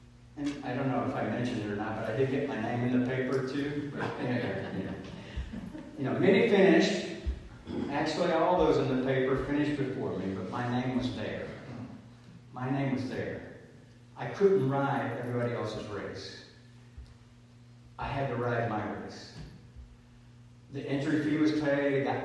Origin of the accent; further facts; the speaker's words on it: the South, United States; You know, I come from the South and everything is fixing. Fixing to do this, fixing to do that.